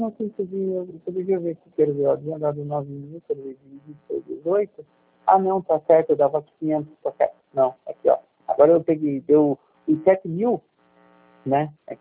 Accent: Curitiba, Paraná, Brazil; born there

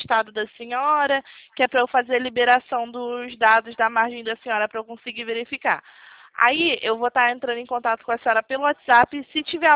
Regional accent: Rio de Janeiro, Brazil; como a senhora é de outro estado que não é o meu, que eu sou daqui do Rio.

